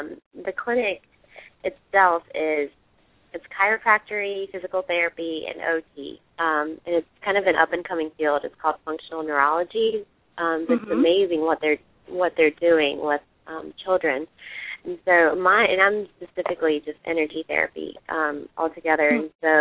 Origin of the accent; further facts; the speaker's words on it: Charleston, South Carolina, United States; Yes, I'm from Charleston, South Carolina.